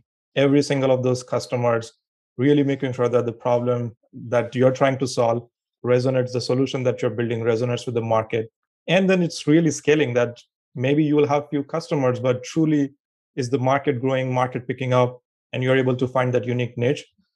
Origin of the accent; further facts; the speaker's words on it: India; English is a second language; moved away as an adult; now in United States; I moved here, immigrant from India. So I born and brought up in India, grew up there, and came here for my master's, I believe almost like 15, 16 years ago now. And I've been in the Bay Area here in the California since then.